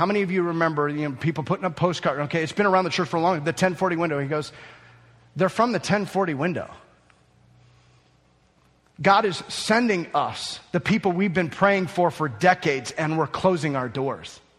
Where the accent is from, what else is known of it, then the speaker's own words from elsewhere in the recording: United States; Honestly, I was starting to get frustrated as an American pastor, looking at what pastors were experiencing around the world